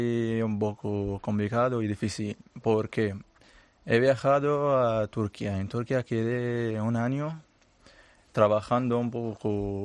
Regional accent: Syria; Spanish is a second language; porque como todo el mundo sabe, en mi país hay guerra

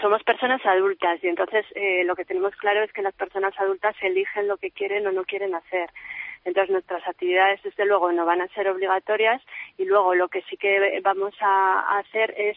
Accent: Zaragoza, Aragon, Spain; No, yo soy de Zaragoza.

